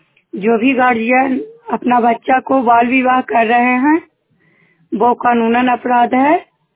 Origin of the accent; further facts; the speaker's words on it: Mahmadpur, Bihar, India; मैं ग्राम महमदपुर के रहने वाली हूँ।